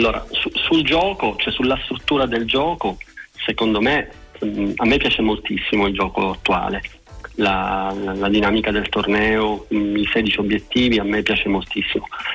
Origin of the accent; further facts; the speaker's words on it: Palermo, Sicily, Italy; now in Turin, Italy; Io sono di Palermo, anche se gioco nel club di Torino, perché vivo ormai qui da oltre 20 anni.